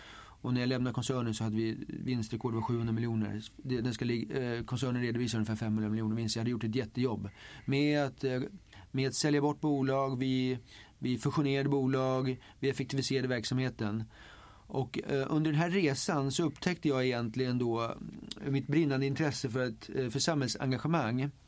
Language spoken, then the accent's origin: Swedish; Huddinge, Stockholm County, Sweden; now in Botkyrka, Sweden; Jag är uppvuxen i Huddinge och bor i Botkyrka. Så jag har rört mig över de här kommunerna, kan man säga. Jag känner till Södertörn väldigt bra. Hela mitt liv då har jag huserat på Södertörn.